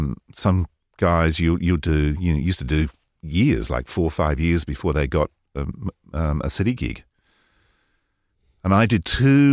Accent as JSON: {"language": "English", "region": "East of England", "country": "United Kingdom", "tie": "born or raised there", "moved": "yes", "said": "But I grew up in Hertfordshire, born in the late 50s, two older brothers, so I was exposed to a lot of music through the 60s."}